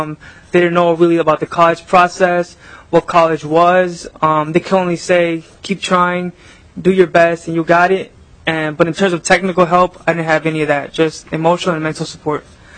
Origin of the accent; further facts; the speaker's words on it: Brooklyn Park, Minnesota, United States; It's close to home. I am from Brooklyn Park. I've lived there my whole life.